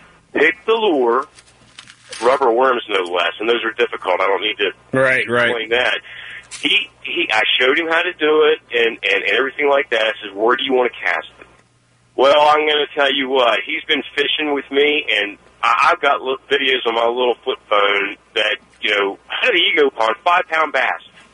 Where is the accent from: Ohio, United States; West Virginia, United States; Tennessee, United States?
West Virginia, United States; I'm originally from West Virginia